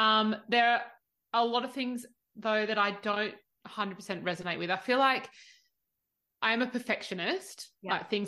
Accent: Australia; I'm the Aussie.

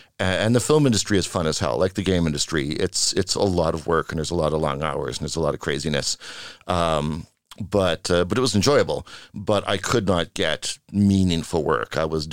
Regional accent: Vancouver, British Columbia, Canada; Well, so I'm from Vancouver, Canada.

